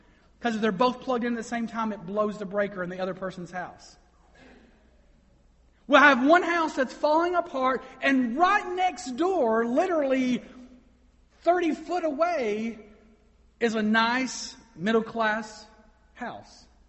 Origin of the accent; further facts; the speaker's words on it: Kentucky, United States; I'm born and raised in Eastern Kentucky, but one of the unique things about Eastern Kentucky is that we have two cultures living side by side.